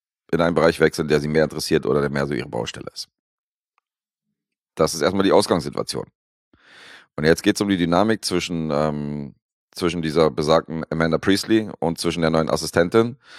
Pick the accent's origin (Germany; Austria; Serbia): Serbia; Ich bin Serbe, wir laufen mit Jogginganzügen durch die Gegend.